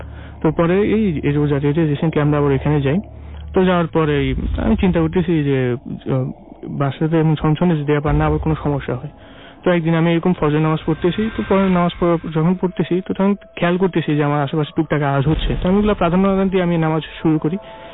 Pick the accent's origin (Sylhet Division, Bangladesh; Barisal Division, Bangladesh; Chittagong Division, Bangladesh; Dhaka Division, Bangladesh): Dhaka Division, Bangladesh; Mirpur; আমি মিরপুর থেকে এসেছি।